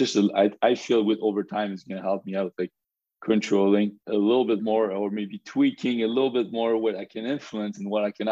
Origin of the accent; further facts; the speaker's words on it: Quebec City, Quebec, Canada; I'm from Quebec City. They all live back there.